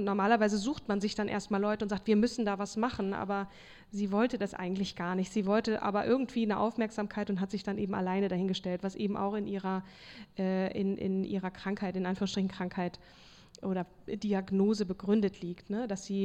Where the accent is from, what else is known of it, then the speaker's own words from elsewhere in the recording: Hamburg, Germany; Wir kommen ja auch aus Hamburg, das ist ja auch voll okay.